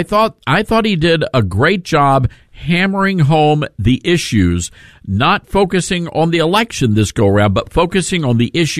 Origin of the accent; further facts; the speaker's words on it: Memphis, Tennessee, United States; send him to Memphis, Tennessee, you know, my hometown, where we've been controlled by progressives for generations